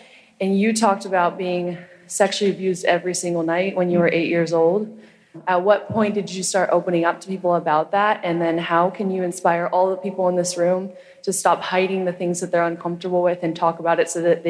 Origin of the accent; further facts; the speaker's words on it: Berkeley, California, United States; I'm from Berkeley, California.